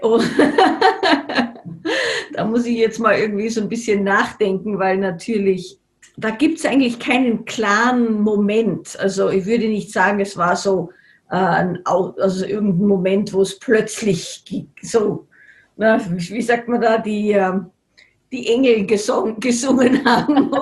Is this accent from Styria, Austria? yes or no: no; Salzburg, Austria; ich bin in Salzburg aufgewachsen und da gab es also schon auch eine Kultur von Heilpraktikern